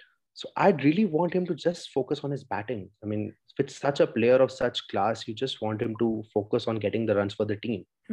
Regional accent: Kanpur, Uttar Pradesh, India; since my hometown itself is Kanpur, and I know people in Kanpur are crazy about their cricket, we have one of the oldest stadiums in India, Green Park.

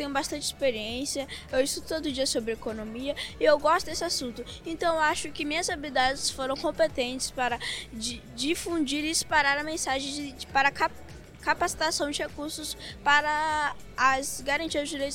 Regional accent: Vitória, Espírito Santo, Brazil; Sou de Vitória e estou nessa delegação aqui para defender os direitos de crianças e adolescentes.

